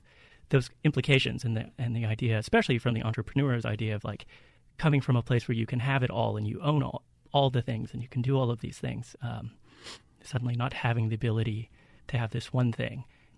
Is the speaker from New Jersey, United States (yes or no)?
no; North Dakota, United States; also born or lived in Minnesota; now in New Orleans, United States; I'm originally from North Dakota, from a ranch in the plains. And then I lived in Minnesota.